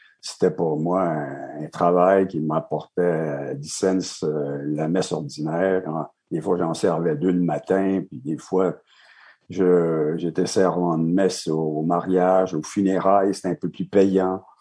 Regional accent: Montreal, Quebec, Canada; C'est Notre-Dame-de-Grâce. Écoutez, c'est Snowdon qui est une partie, la partie pauvre de Notre-Dame-de-Grâce.

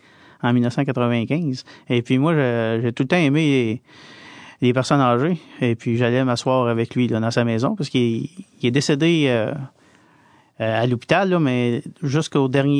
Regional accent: Montreal, Quebec, Canada; born there; Je suis né à Montréal parce que je suis né dans un hôpital.

